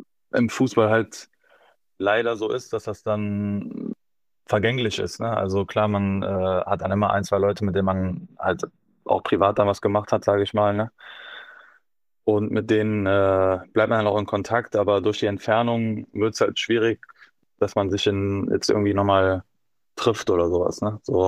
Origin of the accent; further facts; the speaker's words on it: Cologne, North Rhine-Westphalia, Germany; Ich bin auch in Köln geboren, bin sehr verbunden mit der Stadt, meine ganze Familie wohnt hier.